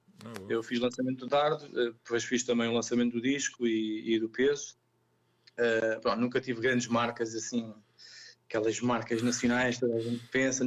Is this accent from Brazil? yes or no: no; Alentejo, Portugal; born there; eu nasci no Alentejo. Pronto, e o distrito foi Porto Alegre.